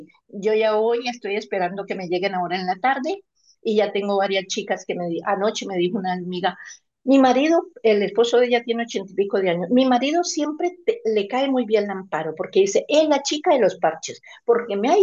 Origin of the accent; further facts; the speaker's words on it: Colombia; Yo soy de Colombia